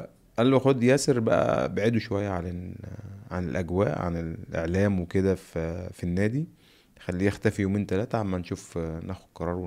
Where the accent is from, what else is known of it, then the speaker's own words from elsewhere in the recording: Mansoura, Dakahlia, Egypt; يعني صعب جدا ان واحد من بلدية المحلة وارياف وهو اساسا، وانا كمان من المنصورة